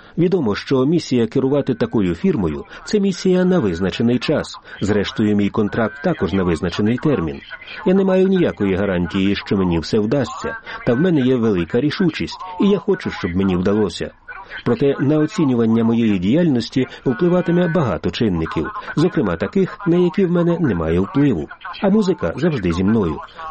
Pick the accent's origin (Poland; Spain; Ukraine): Poland; Мені здається, що ми, поляки, користуючись нашим досвідом, можемо допомогти Україні